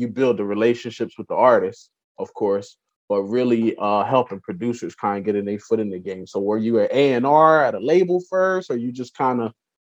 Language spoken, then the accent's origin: English; Delaware, United States; now in Miami, United States; so I'm originally from Delaware before I came to Miami.